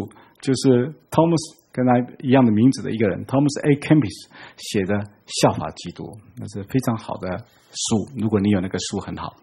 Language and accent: Chinese; China; 因为我们中国人吃饭是可以这样越过人家拿筷子夹很远的地方的菜，对不对？所以中国人一定要用圆桌才比较容易吃饭